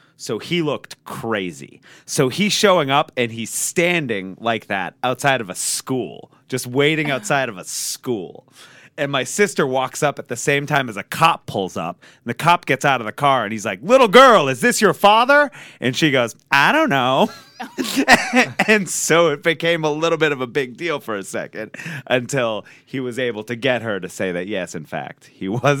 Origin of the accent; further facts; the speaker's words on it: Beverly, Massachusetts, United States; born there; Massachusetts. I was born in Beverly. My parents taught in Revere, and that's where they're from.